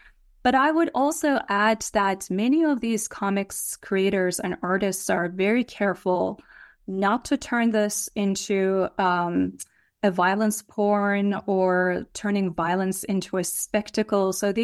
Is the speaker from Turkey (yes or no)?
yes; Turkey; English is a second language; You know, I grew up in Turkey, and I had my first coup when I was 5 years old.